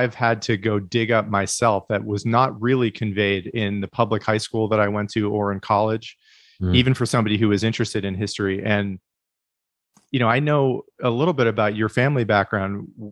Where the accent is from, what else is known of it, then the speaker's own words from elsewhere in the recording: United States; as an American myself who is always interested in history